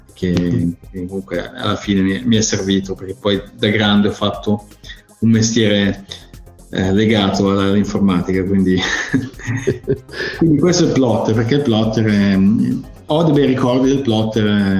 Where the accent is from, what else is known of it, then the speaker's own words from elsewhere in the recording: Milan, Lombardy, Italy; E in Italia, sono cresciuto a Milano